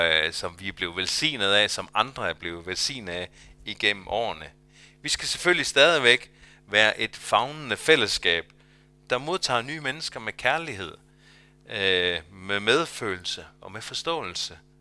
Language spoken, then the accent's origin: Danish; Zealand, Denmark; for jeg er vokset op på Sjælland.